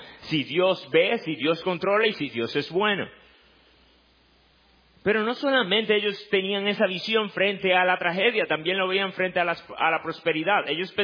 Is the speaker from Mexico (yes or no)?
no; Dominican Republic; Nosotros como dominicanos hemos tenido un privilegio impresionante.